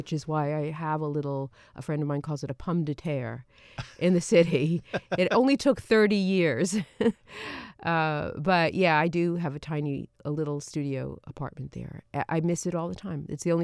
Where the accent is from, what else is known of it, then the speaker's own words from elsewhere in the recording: Brooklyn, New York, United States; even though I grew up there, I didn't grow up in Manhattan, I grew up in Brooklyn.